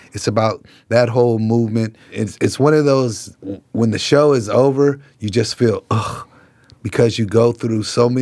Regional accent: Oakland, California, United States; I grew up in East Oakland.

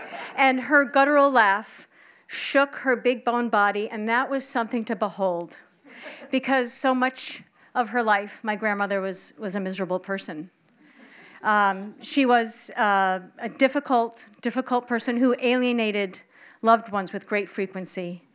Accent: Amherst, Massachusetts, United States; from Amherst, and this is my story

